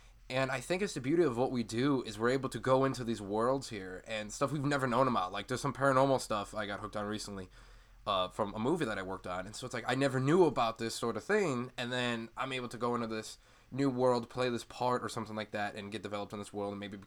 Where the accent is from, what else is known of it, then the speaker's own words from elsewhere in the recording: Illinois, United States; now in Phoenix, United States; I may be in Phoenix and there's somewhat of one here, but Illinois, I never had one.